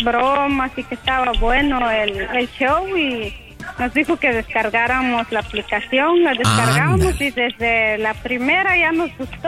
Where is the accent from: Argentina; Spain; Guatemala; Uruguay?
Guatemala; now in Los Angeles, United States; Llevo 4 años y soy de Guatemala.